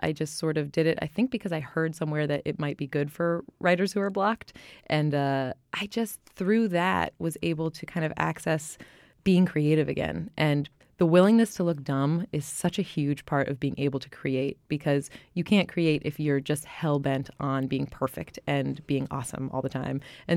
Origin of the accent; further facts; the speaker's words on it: Fargo, North Dakota, United States; born there; I was born here. I was born in Fargo, North Dakota, which is so weird.